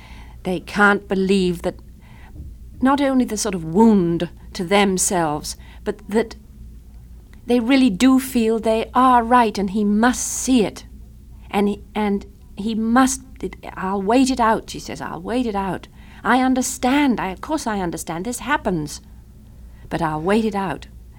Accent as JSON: {"language": "English", "country": "United Kingdom", "lives_now": "Switzerland", "said": "I'm still British, but I'm a Swiss resident."}